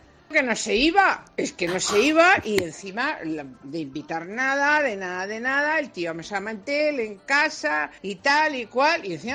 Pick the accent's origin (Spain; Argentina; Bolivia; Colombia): Spain; Madrid, Community of Madrid; de Madrid.